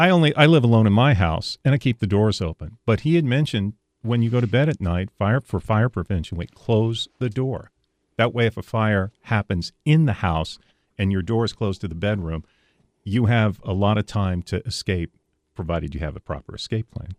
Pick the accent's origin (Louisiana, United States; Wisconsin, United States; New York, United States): Louisiana, United States; I grew up in Cajun country, and they're, you know.